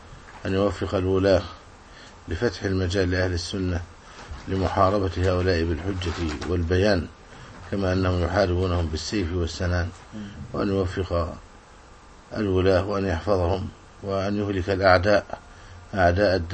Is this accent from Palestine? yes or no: no; Egypt; أن يحفظ الله هذا البلد وأن يمكن للولاة لتنظيف وتطهير بلدنا مصر من الخوارج المارقين